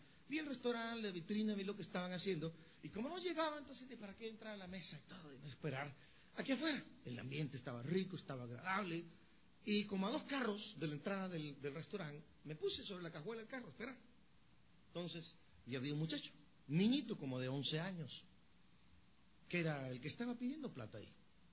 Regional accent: Guatemala; ¿soy costarricense? Me dijo. No, le digo, soy guatemalteco.

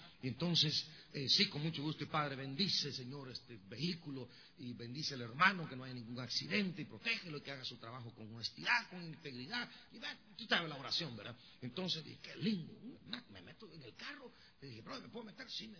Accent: Guatemala; no hablo español como con el lenguaje, con las expresiones mexicanas, sino que estaba recién venido de Guatemala y todavía me dominaba a mí mi acento y me dominaba pues, prácticamente mis palabras o mis expresiones.

